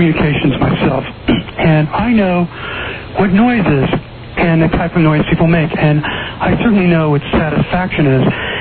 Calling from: Sacramento, California, United States; I know these things because I'm calling from Sacramento.

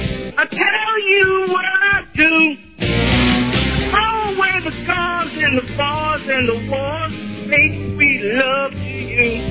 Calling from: Waldorf, Maryland, United States

